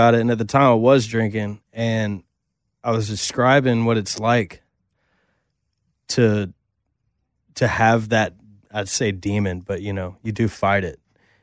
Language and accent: English; Nashville, Tennessee, United States; I mean, we're both Nashville kids, born and raised in Tennessee.